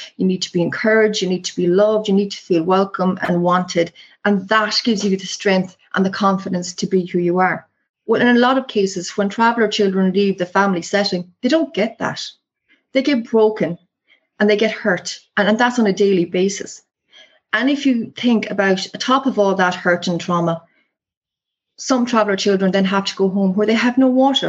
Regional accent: Ireland; You know, after we fought for our freedom as Irish people, after we said that the Republic was going to cherish all its children

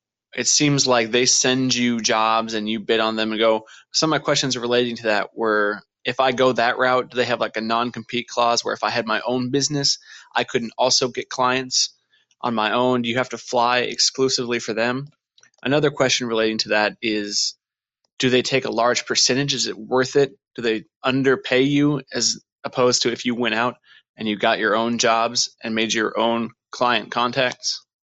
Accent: Flagstaff, Arizona, United States; Hey, guys. … from Flagstaff, Arizona.

